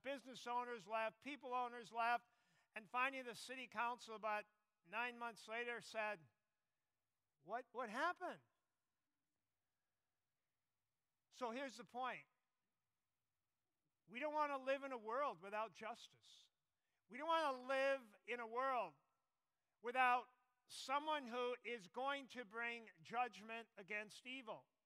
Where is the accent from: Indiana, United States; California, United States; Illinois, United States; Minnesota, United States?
Minnesota, United States; So last year now, my home state, Minnesota, downtown Minneapolis, events took place.